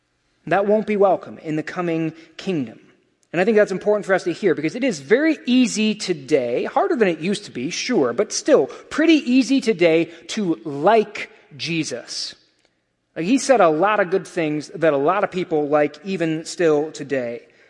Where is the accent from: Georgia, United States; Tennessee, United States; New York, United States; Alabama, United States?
Alabama, United States; Well, I grew up in church. My parents are Christians. Heck, I'm from Alabama. We're all Christian there, right?